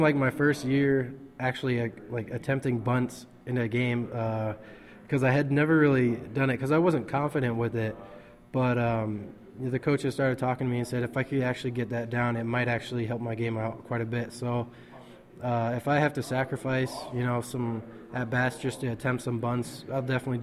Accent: Iowa, United States; I'm from Iowa, so I kind of live next to the university, so it's kind of similar

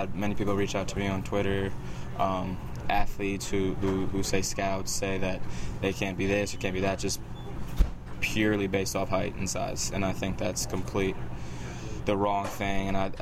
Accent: New York, United States; growing up, I'm from Long Island, New York, so growing up I was actually a Yankee fan.

